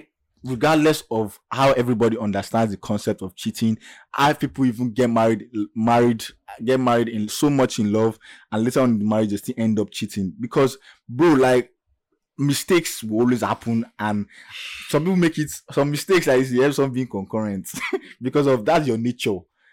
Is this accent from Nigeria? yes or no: yes; Nigeria; like, as a Nigerian man, Nigerian men